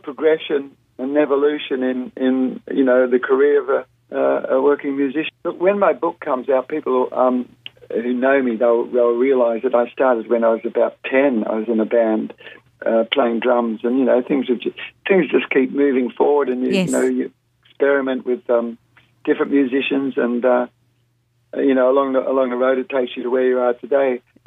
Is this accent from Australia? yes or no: yes; Melbourne, Victoria, Australia; now in Sydney, Australia; Well, I come from Melbourne originally, although I've lived in Sydney for the last 20 years or so.